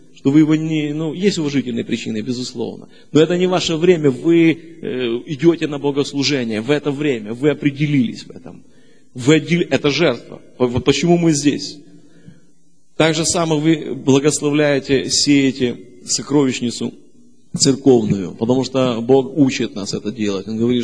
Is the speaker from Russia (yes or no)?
no; Kyiv, Ukraine; Вообще, я выходец из Борчаговки